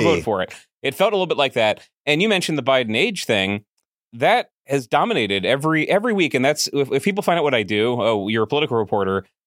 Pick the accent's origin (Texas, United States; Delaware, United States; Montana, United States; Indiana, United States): Delaware, United States; and I'm from Delaware originally, so he was my senator when I was born.